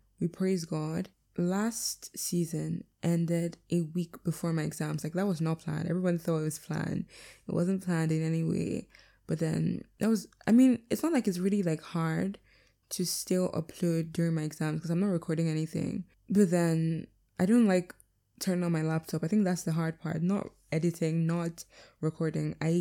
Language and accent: English; Delta, Nigeria; Like, when I'm from Delta, so like, whenever I go to Delta, it's not a village.